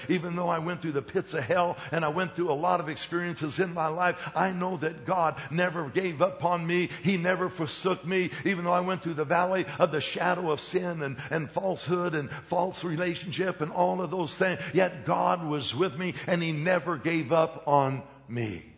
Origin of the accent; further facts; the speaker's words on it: Colorado, United States; Oh, I'm from Colorado. I don't know about porcupine meatballs.